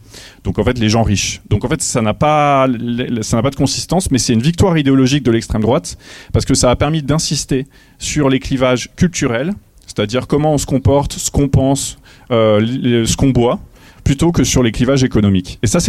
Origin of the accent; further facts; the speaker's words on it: Saintes, Nouvelle-Aquitaine, France; moi je viens de la ville de Saintes